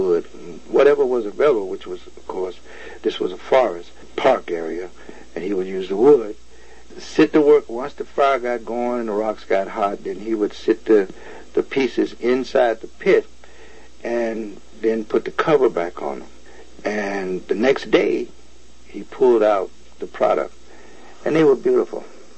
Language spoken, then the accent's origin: English; Memphis, Tennessee, United States; I'm from Memphis, Tennessee.